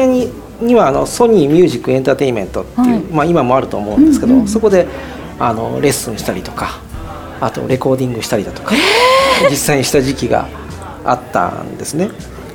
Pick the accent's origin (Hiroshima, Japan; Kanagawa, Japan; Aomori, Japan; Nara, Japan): Hiroshima, Japan; moved away as an adult; 実は生まれは広島県で、広島県の東区にあるの牛田新町っていうところで生まれ育ってます。